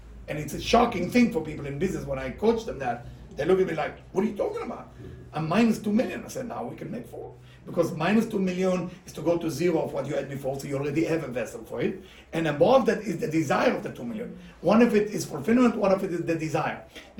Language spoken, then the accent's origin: English; Bnei Brak, Tel Aviv District, Israel; Then from Jerusalem, moved to where I grew up in Bnei Brak, to another city.